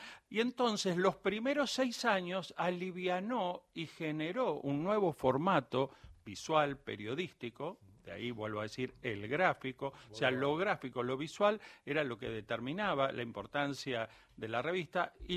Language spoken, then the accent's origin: Spanish; Argentina; obviamente somos argentinos, somos Argentina